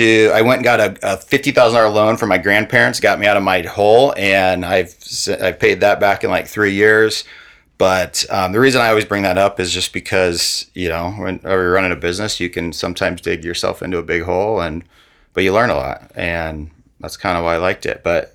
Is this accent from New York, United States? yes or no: no; Omaha, Nebraska, United States; Yeah. So I grew up here in Omaha, Ponca Hills area. So my dad actually still lives there to this day.